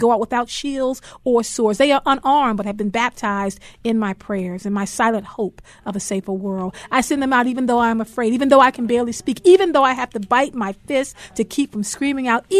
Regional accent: New York, United States; now in Baltimore, United States; We chose Baltimore as our home. We are originally from New York, and we moved to Baltimore for my husband to launch a feeding ministry for the homeless.

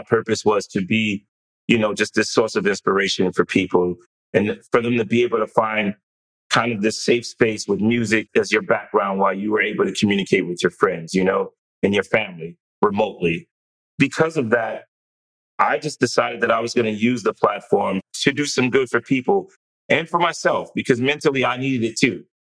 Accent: Bronx, New York, United States; also born or lived in Harlem; So I was born in Harlem. I spent my formative years in the Bronx from the time I was like, say like 8 to 15.

